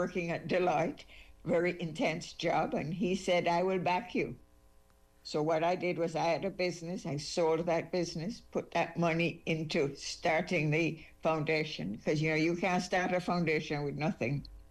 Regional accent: Jamaica; I'm from Jamaica

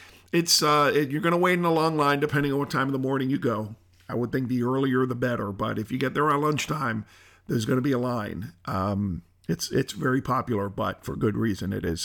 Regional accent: Miami, Florida, United States; I am Cuban. I am from Miami.

